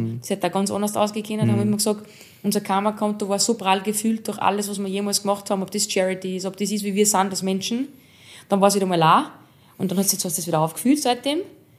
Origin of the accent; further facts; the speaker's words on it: Austria; Wir sind in Österreich geboren